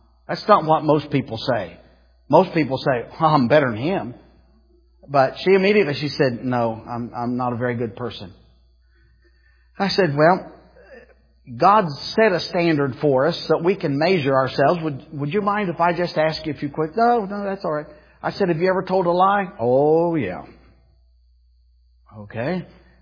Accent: Ironton, United States; I'm from Ironton.

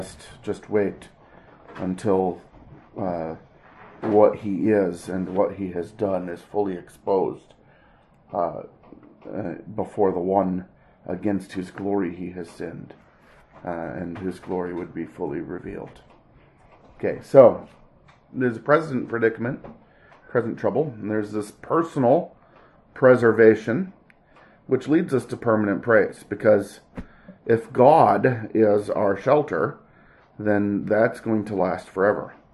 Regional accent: Michigan, United States; where I grew up in Michigan, you would ask where they lived.

